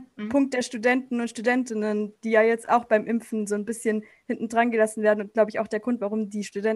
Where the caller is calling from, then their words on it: Stuttgart, Baden-Württemberg, Germany; Ich komme aus Stuttgart.